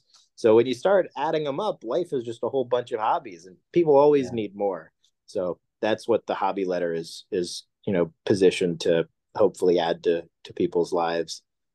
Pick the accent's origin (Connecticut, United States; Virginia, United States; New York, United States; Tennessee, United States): Connecticut, United States; They were actually started in my hometown in Connecticut, and that's why I was first connected with them.